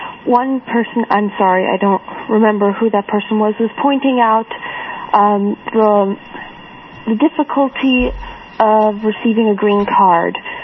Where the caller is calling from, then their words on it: Pennsylvania, United States; As you said, I'm calling from Bucks County.